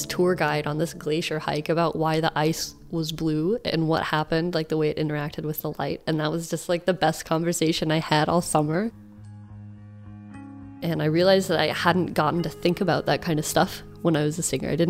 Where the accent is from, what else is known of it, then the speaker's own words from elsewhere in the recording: Huntsville, Alabama, United States; there's this woman from my hometown, from Huntsville, Alabama